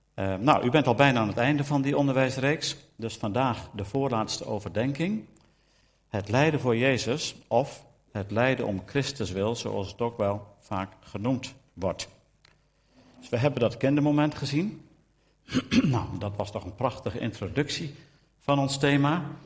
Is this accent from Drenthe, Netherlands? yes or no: yes; Drenthe, Netherlands; Ik ben een geboren Drent, dus ik voel me hier aan de rand van het Drents dorp en het bos helemaal thuis.